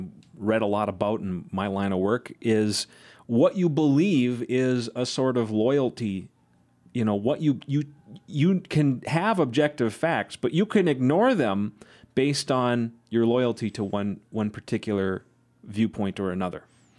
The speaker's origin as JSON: {"language": "English", "region": "Midwest", "country": "United States", "tie": "born or raised there", "said": "like growing up in the Midwest, like I totally got"}